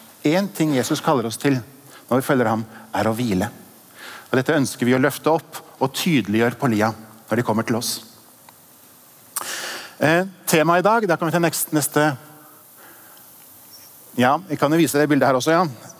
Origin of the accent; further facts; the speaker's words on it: Innlandet, Norway; Jeg tenkte bare jeg skulle vise dere noen bilder fra der jeg kommer fra. Der bor vi. Der bor jeg. Dette et retreatsted i Østerdalen.